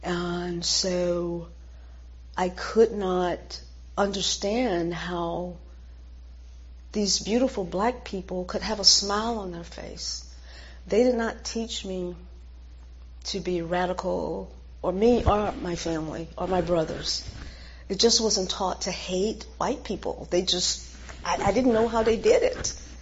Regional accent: the South, United States; So I don't go around bemoaning the fact that I grew up in the South

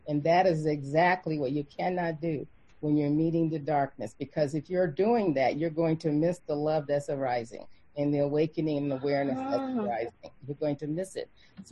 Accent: Los Angeles, California, United States; Now, I was in Los Angeles when that, I'm from Los Angeles.

